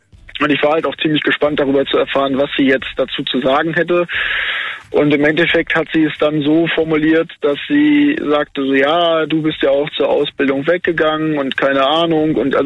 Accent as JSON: {"language": "German", "town": "Dortmund", "region": "North Rhine-Westphalia", "country": "Germany", "lives_now": "Bernkastel-Kues, Germany", "said": "Also ich komme aus Dortmund, da lebe ich, oder habe ich auch mit ihr zusammen gelebt und bin dann nach Bernkastel-Kues nach Rheinland-Pfalz gezogen, um mitten ins Moseltal, um meine Ausbildung zu machen."}